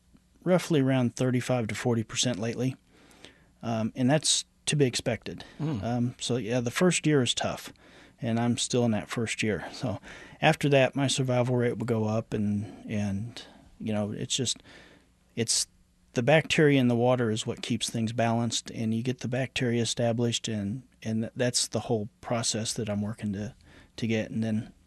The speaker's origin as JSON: {"language": "English", "town": "Wellington", "country": "United States", "tie": "born or raised there", "said": "North of Odessa. It's a small town called Wellington."}